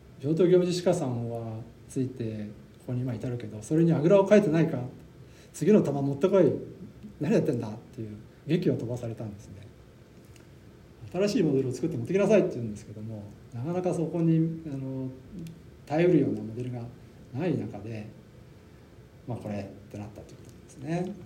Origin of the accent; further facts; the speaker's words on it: Ibaraki, Japan; 私は、まあまあ、あの茨城県出身ですけども